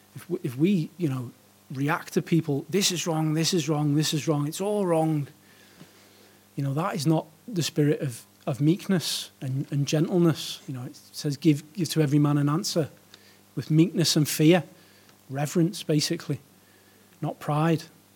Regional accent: United Kingdom; because we're all British.

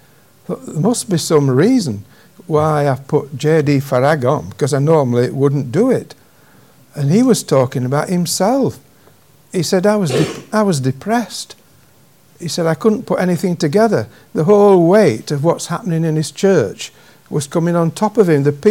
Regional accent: Yorkshire and the Humber, United Kingdom; I'm a Yorkshireman

